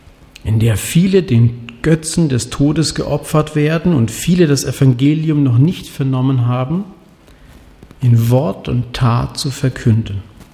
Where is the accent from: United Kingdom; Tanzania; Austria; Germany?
Tanzania; Arusha, einer Stadt in meinem Heimatland Tansania